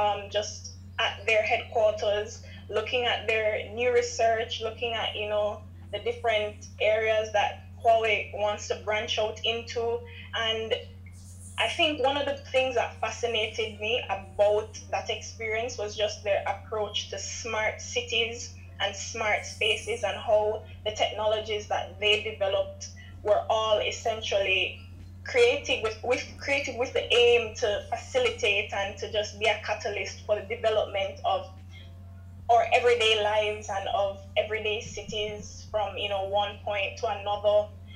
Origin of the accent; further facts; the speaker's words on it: Jamaica; especially as a Jamaican